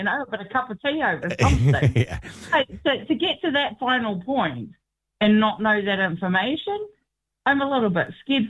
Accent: New Zealand; I'm from New Zealand. My partner's from Ireland.

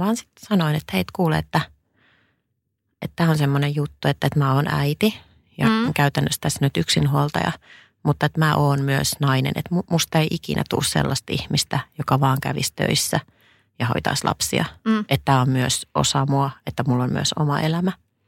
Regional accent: Savonia, Finland; Mä oon Savosta kotoisin, en ihan Mikkelistä, mutta...

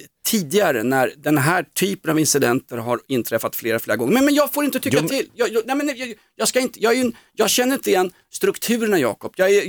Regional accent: Finland; då uppmanas man att som finländare, då uppmanas man att kontakta finska myndigheter

